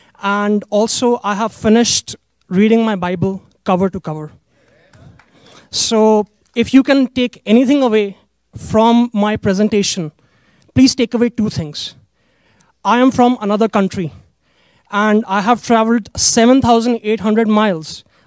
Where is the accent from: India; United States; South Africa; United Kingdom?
India; English is a second language; moved away as an adult; I am from India.